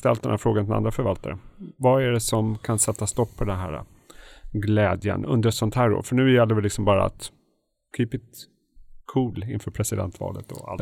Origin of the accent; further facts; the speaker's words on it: Stockholm, Stockholm County, Sweden; Jag är från Stockholm.